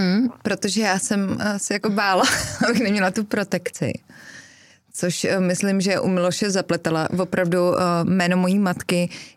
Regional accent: Suchdol, Prague, Czechia; Jsem ze Suchdola

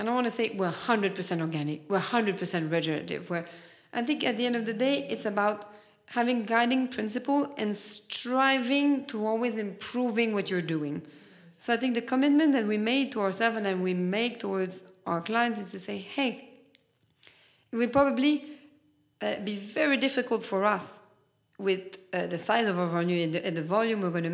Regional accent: Canada; I mean, I'm Canadian. I'm a big lover of Christmas time.

